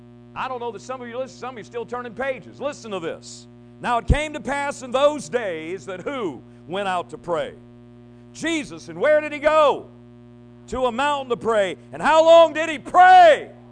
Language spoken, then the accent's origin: English; Michigan, United States; also born or lived in Trigg County; When we grew up in Michigan, man, that's what you do in the wintertime. You go sledding. I can remember when we moved to Trigg County